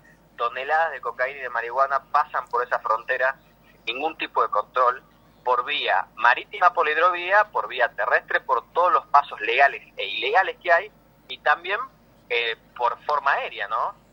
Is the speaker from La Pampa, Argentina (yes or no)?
no; Tucumán, Argentina; con las rutas 9 y 34, que puntualmente nos tocan como tucumanos.